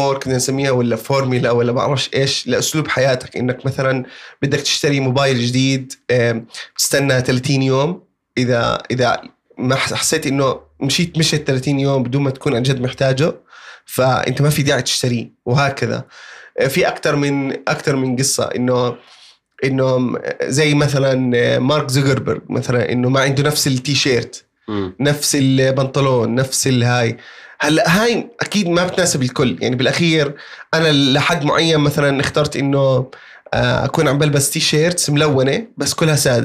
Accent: Jordan; احنا هلا بلشت هاي تصير موضه عندنا بالاردن

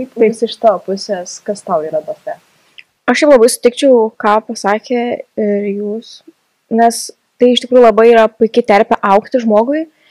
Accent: Šiauliai, Šiauliai County, Lithuania; esu iš Šiaulių, Vilniaus Jono gimnazijos

